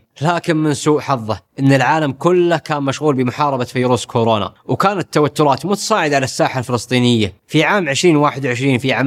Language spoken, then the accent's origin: Arabic; Saudi Arabia; فجأة حنا كسعوديين صرنا نشوف